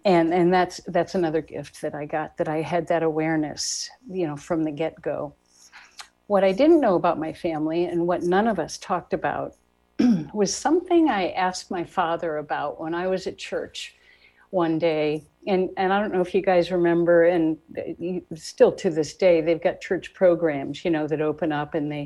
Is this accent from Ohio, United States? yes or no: no; Illinois, United States; also born or lived in New York; My story is that I was born in New York, but grew up in Illinois. And I grew up in a little town in downstate Illinois back in the 50s.